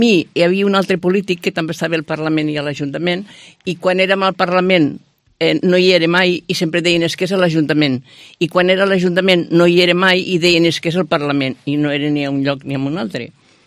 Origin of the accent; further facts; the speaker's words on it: Alcarràs, Catalonia, Spain; born there; Alcarràs.